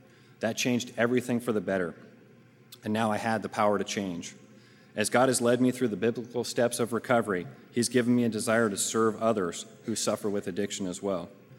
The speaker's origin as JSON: {"language": "English", "town": "Orange County", "region": "California", "country": "United States", "tie": "born or raised there", "said": "I grew up right in Orange County."}